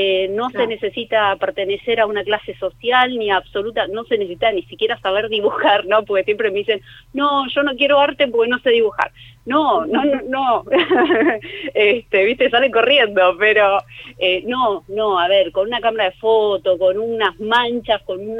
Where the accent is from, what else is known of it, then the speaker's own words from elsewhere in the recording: Buenos Aires, Argentina; yo soy de Los Perales, me crié en Los Perales, de Mataderos, sí.